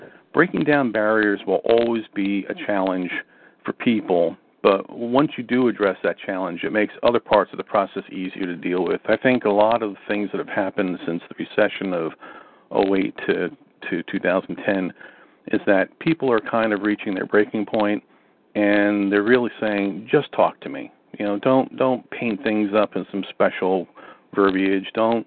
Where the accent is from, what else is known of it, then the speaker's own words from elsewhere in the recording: New Jersey, United States; I think the reason that people like my Sopranos routine so much wasn't really because I was from Jersey